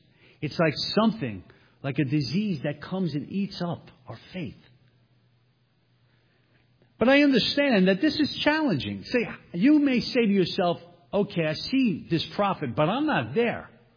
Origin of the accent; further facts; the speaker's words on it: Brooklyn, New York, United States; I'm originally from Brooklyn.